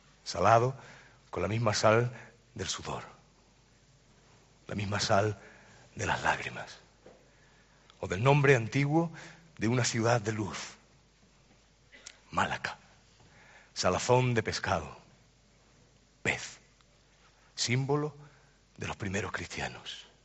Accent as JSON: {"language": "Spanish", "town": "Málaga", "region": "Andalusia", "country": "Spain", "said": "Estoy en mi tierra, estoy en Málaga"}